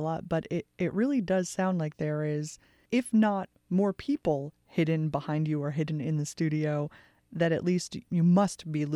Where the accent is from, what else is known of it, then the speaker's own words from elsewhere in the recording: Saranac Lake, New York, United States; Saranac Lake, New York is my hometown.